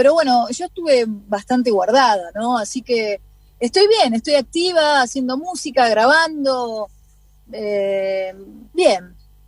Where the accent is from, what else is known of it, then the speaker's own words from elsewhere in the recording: Argentina; yo, como música argentina, cantante, intérprete